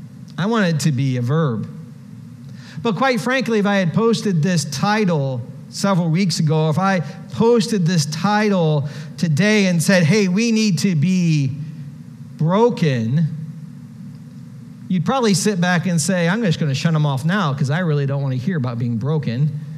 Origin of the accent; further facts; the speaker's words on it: Ohio, United States; We flew into Chicago. I'm from Ohio, right? So everybody from Ohio for Navy boot camp goes to Great Lakes.